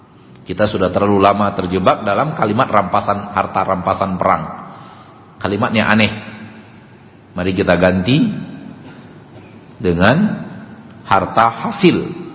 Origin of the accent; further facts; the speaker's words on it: Sumatra, Indonesia; dalam bahasa kita orang Sumatera, kali-kalinya hanya dunia